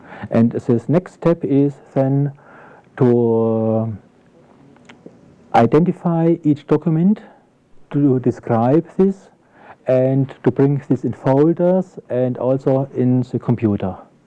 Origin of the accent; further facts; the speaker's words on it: Baden-Württemberg, Germany; I was born in Waadtland in Germany, but my parents are coming from Bessarabia. My father was born in Tatabonar, my mother in Sharbo. I went to school here in Württemberg.